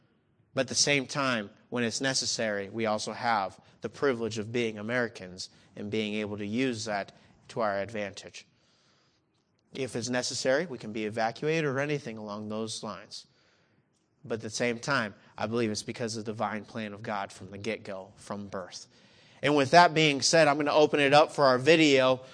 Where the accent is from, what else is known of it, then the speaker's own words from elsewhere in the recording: Mexico; I wasn't born in Mexico, but I grew up in Mexico. I was living in a city of 5.4 million people.